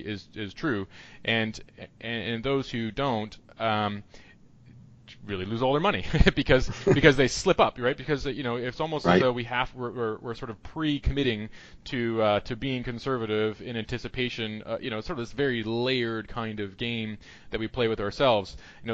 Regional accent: Canada; now in United States; I'm from Canada originally, where, of course, a very different system than here in the United States, where I've lived for 7 years.

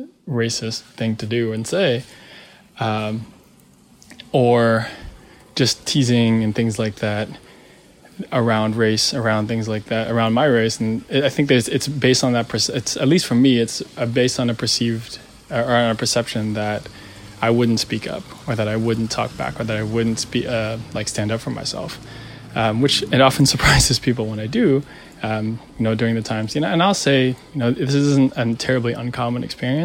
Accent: Philippines; I don't identify as Black or African American. I'm a Filipino man.

